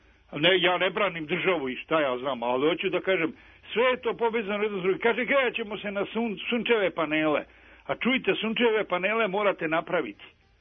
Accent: Mačvanska Mitrovica, Vojvodina, Serbia; ja nisam iz Beograda, ja sam iz Mačvanske Mitrovice.

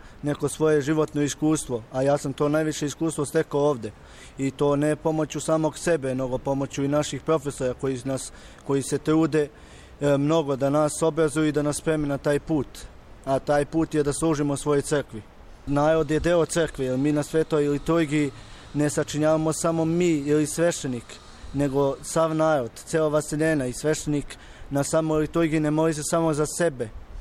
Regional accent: Podgorica, Montenegro; also born or lived in Dečani, Kosovo; dolazim iz Podgorice i učenik sam 4. razreda prizrenske bogoslovije u Prizrenu. Ja sam rođen u Dečanima i 99. kada je počeo rat na Kosovu i Metohiji, moji su izbjegli za Podgoricu i ja sam sa 3,5 godine izašao sa Kosova

